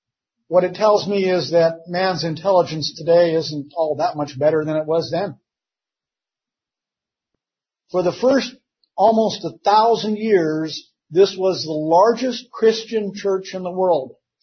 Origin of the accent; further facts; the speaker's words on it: Willits, California, United States; Actually, we're most all from Willits, but we meet in Ukiah because we can rent a church.